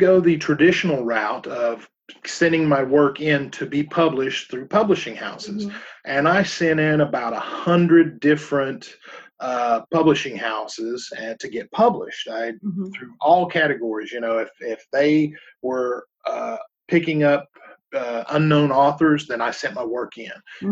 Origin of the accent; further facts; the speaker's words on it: the South, United States; I'm from the South, and we first came up here, and they said Squirrel Fest.